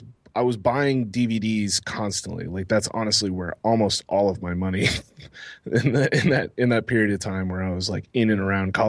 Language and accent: English; Texas, United States; I was living in Texas. So I'm from Texas originally